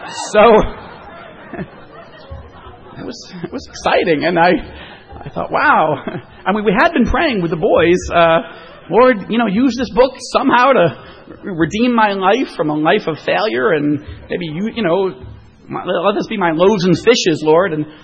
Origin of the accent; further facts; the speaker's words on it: Rochester, New York, United States; I was on this rock and roll station in Rochester, New York, my hometown.